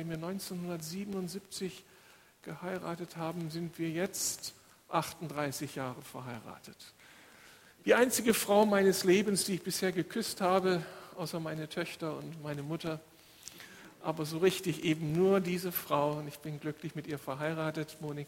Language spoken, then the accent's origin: German; Moers, North Rhine-Westphalia, Germany; Ich komme eigentlich aus Mörs mit meiner Familie.